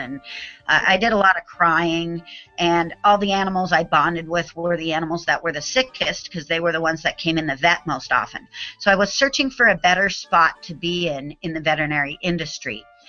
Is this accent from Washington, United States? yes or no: yes; Seattle, Washington, United States; also born or lived in California; So I grew up in Seattle. I was born in California, but it was merely convenience for my mom to go down there to be with my grandparents when I was popped out. But I've lived in Seattle all my life.